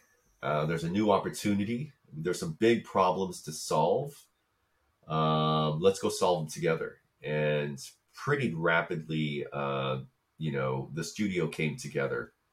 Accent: South Korea; You know, I grew up in South Korea

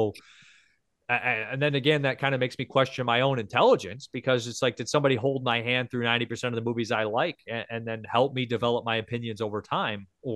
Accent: United States; Like, just on, you know, I'm American. I'm from that kind of geographical location.

